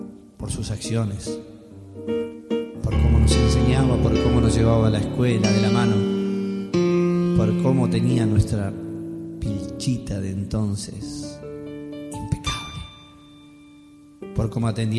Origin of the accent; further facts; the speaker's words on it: Bariloche, Río Negro, Argentina; de Bariloche. El pueblo donde yo nací, porque era un pueblo todavía en el año 60 y tantos.